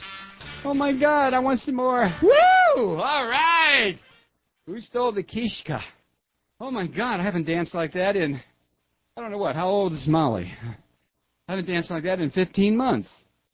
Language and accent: English; Toledo, Ohio, United States; I grew up in Toledo, Ohio. All we did in Toledo was polka.